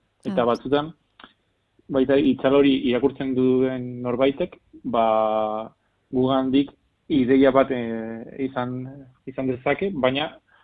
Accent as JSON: {"language": "Basque", "town": "Vitoria-Gasteiz", "region": "Basque Country", "country": "Spain", "tie": "born or raised there", "said": "nik Gasteiztarra naiz, eta hemen Gasteizen jaio izan naiz, eta hemen ikasi dut"}